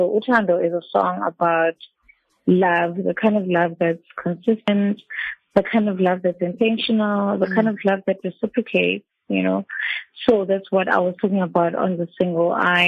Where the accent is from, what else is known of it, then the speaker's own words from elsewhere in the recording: Johannesburg, Gauteng, South Africa; also born or lived in Bela Bela; I was born there and I was raised in Joburg, so I have a background of both sides, whereby Bela Bela is more of like a slow town and Joburg is, you know, more fast, furious